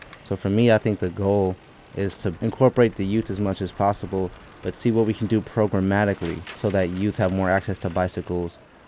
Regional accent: Oakland, California, United States; Born and raised in Oakland, I remember hundreds to almost 1,000 kids at Defremery Park every summer with a plethora of services that are now being cut.

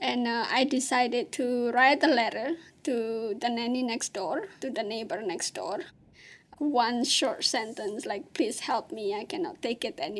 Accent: Malang, East Java, Indonesia; I was born and raised in Indonesia in a small city in East Java called Malang. My parents, both my mother and my father, are farmers.

